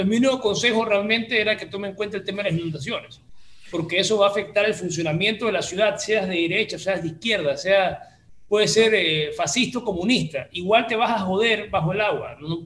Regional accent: Guayaquil, Guayas, Ecuador; a mí, como guayaquileño, me interesa que la ciudad esté bien.

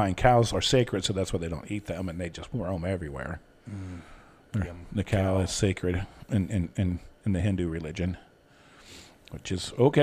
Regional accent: New York City, New York, United States; Hey, I'm from New York City.

